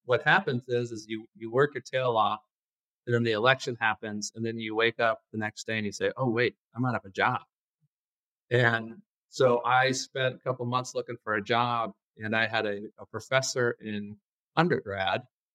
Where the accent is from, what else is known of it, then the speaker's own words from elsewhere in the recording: Omaha, Nebraska, United States; so I grew up here in Omaha, went to high school right up the street at Omaha Central.